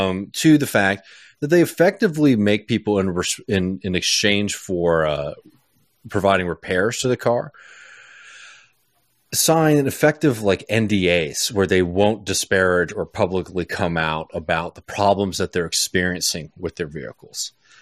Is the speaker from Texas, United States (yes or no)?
yes; Texas, United States; just as a Texan, I gotta say that, like, you know, Texas has like a good history of people standing up against major corporations here